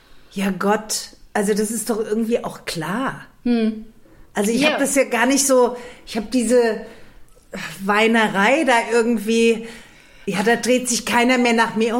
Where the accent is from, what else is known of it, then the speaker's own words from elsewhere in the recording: Frankfurt, Hesse, Germany; Dann sage ich, aus Frankfurt. Und dann sagt er, Sie sind aus Sachsenhausen, oder? Mhm. Und das stimmt.